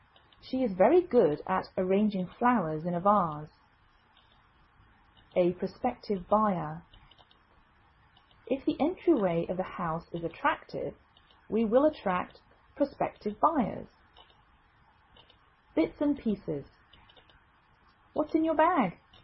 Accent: England, United Kingdom; now in United States

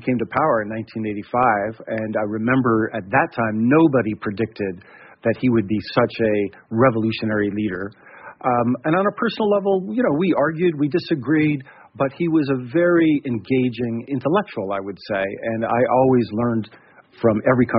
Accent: United States; As an American, that's how I see it.

